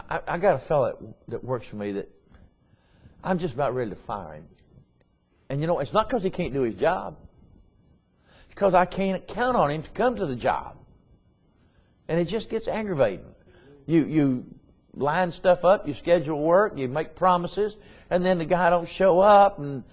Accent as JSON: {"language": "English", "country": "United States", "said": "I'm glad to be an American. And I thank God Almighty that I am an American."}